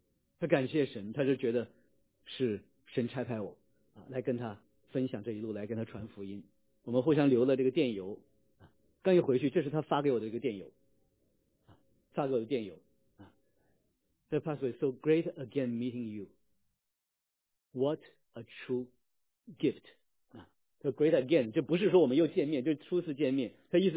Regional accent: China; 我来自中国，在无神论，也是在无神论的背景当中啊

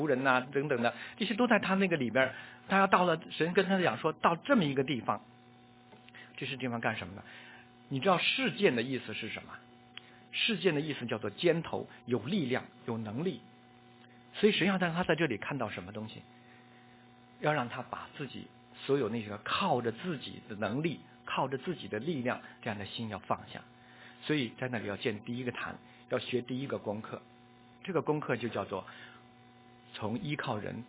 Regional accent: Beijing, China; now in United States; 我们从小在北京长大，北京旁边也有一些山，那些山呢都是石头山，是不长树的哈

